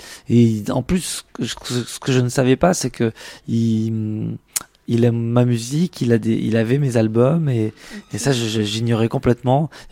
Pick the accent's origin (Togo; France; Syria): France; Échirolles, Auvergne-Rhône-Alpes; quand j'étais môme à Échirolles, on partait d'Échirolles, on allait au centre-ville à Grenoble